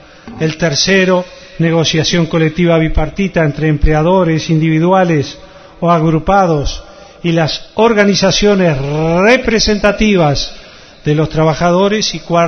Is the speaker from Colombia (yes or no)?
no; Uruguay; somos todos los uruguayos